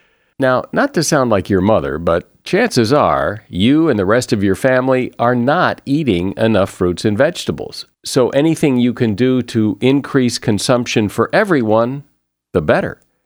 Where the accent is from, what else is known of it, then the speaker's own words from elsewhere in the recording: United States; I mean, I'm American.